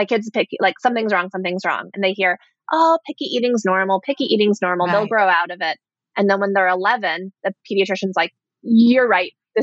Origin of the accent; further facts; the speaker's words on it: Minnesota, United States; I'm from Minnesota originally, but that's not why I like the study so much.